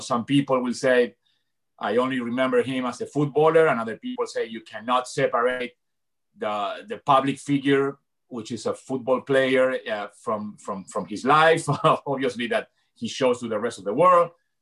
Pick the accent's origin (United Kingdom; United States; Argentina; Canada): Argentina; moved away; Yeah. Of course, I left Argentina in 1980.